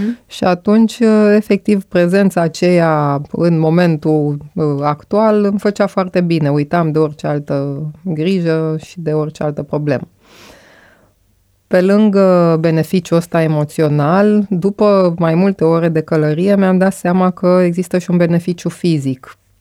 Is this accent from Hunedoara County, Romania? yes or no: no; Bucharest, Romania; M-am născut și am crescut în București.